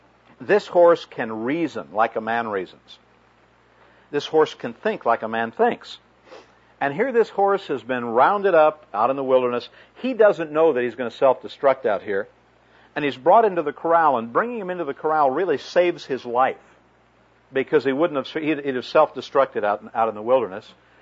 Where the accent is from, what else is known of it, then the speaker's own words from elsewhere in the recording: Chicago, Illinois, United States; also born or lived in Carson City, Nevada; I grew up in the Chicago area. I lived for 6 years in Carson City, Nevada.